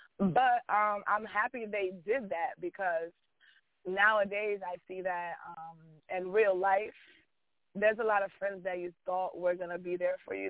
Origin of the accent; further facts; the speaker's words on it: Delaware, United States; moved away as an adult; now in New York, United States; I was raised in Delaware.